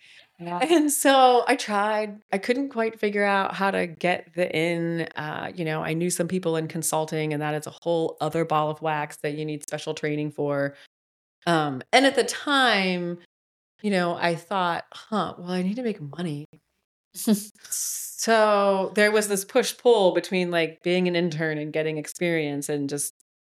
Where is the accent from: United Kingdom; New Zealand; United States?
United States; Akron, Ohio; And so I spent a summer back home in Akron. I grew up in Akron and spent a summer being a temp.